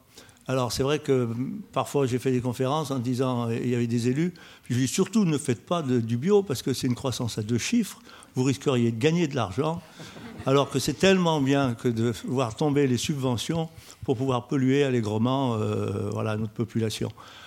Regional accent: Lyon, Auvergne-Rhône-Alpes, France; Je suis moi aussi rhône-alpin, je suis lyonnais.

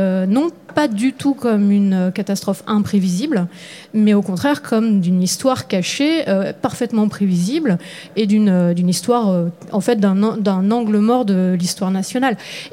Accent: Auvergne-Rhône-Alpes, France; moi, je suis de Haute-Savoie

